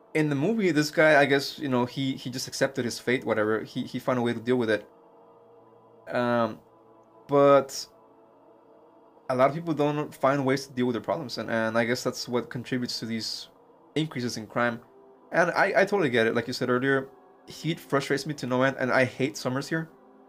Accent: Mexico; growing up in Mexico, we always heard these urban legends about him

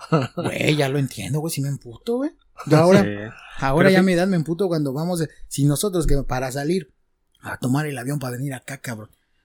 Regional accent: Mexico City, Mexico; como buen chilango, güey, que yo soy

